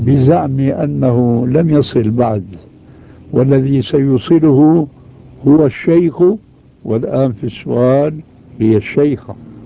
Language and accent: Arabic; Syria; والمدفون هناك عندنا في سوريا.